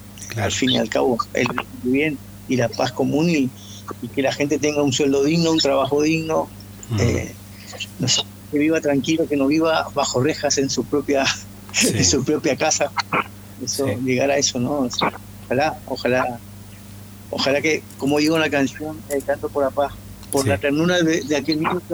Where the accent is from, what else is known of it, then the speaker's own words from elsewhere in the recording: Argentina; moved away; todo lo que queremos es lo mismo, como argentinos, ¿no? Estando fuera, yo intento siempre regirme, por más que me entero de cosas de allí, pero regirme en el país de donde vivo, ¿no? Que hace 21 años estoy trabajando aquí